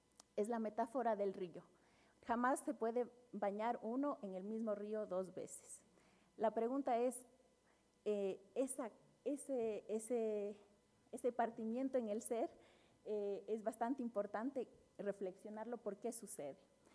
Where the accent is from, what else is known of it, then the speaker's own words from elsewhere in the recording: Ecuador; Y hay momentos que sí me siento muy ecuatoriana, entonces.